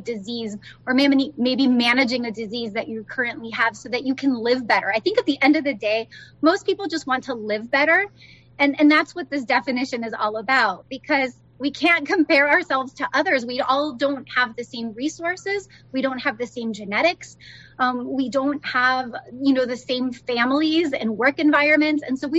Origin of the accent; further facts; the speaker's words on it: Florida, United States; I grew up in Florida, so I am a Gator, a Florida Gator at heart.